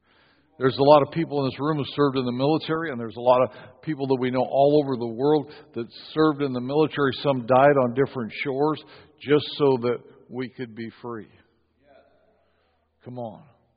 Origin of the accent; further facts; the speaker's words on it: United States; born there; I celebrate the fact that I'm in America, that I live in America, that I was born in America.